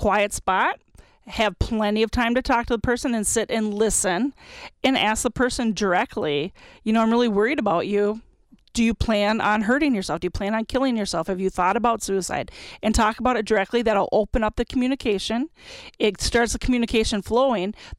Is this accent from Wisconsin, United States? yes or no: yes; Dodgeville, Wisconsin, United States; and we did it in my hometown. My daughter played in Dodgeville.